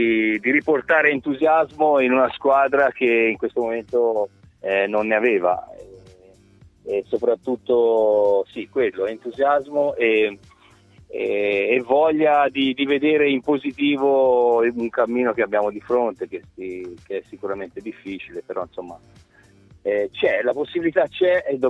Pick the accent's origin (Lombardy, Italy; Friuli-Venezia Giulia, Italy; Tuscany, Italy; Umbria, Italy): Tuscany, Italy; Io sono partito dalla Toscana ovviamente per fare un'impresa